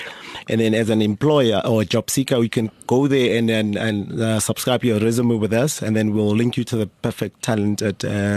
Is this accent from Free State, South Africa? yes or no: yes; Viljoenskroon, Free State, South Africa; now in Centurion, South Africa; I'm originally from the Free State, the town called Viljoenskroon.